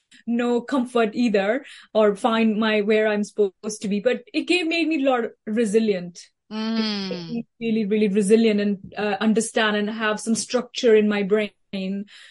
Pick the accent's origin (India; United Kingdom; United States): India; moved away; I moved from India 20 plus years ago, and I found myself working in the corporate world